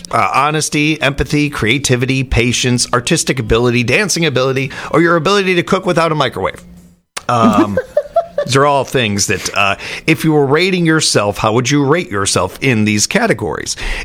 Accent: Chicago, Illinois, United States; where I was growing up in Chicago, we had Lake Michigan and everything, but I didn't really have a lot of experience swimming.

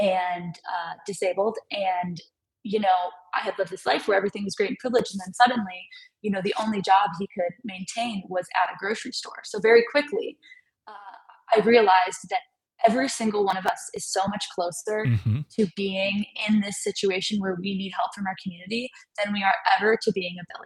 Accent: Milwaukee, Wisconsin, United States; So I grew up in the Milwaukee area.

